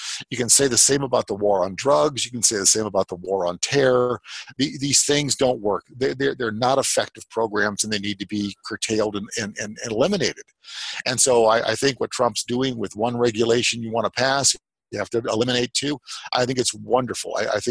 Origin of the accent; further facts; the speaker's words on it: United States; Well, like it or not, you know, I'm an American. You know, I want America to do well. I want my people to do well. I love my country, my people, and my culture.